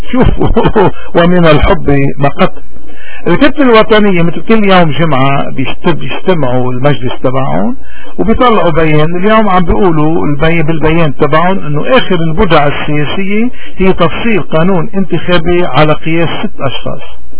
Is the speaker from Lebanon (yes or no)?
yes; Lebanon; عندنا بلبنان 1 مليون سوري صار جايين من سوريا اليوم